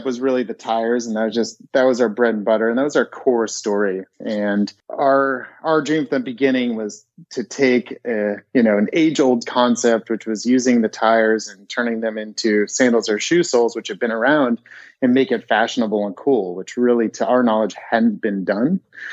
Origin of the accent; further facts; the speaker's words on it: United States; being an American in a foreign land